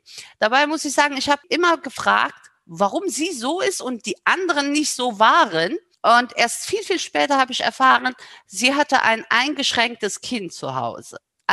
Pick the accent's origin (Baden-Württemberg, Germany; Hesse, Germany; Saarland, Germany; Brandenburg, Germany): Saarland, Germany; Saarbrücken; ich werde dieses Jahr 50 Jahre alt. Ich bin seit 41 Jahren hier in Saarbrücken. Ich bin eine Saarbrückerin, ich bin eine Saarländerin.